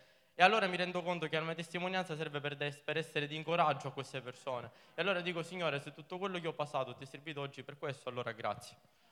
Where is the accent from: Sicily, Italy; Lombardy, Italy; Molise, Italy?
Sicily, Italy; Catania; io vengo da Catania, ho 22 anni, all'età di 14 anni, vengo da una famiglia cristiana.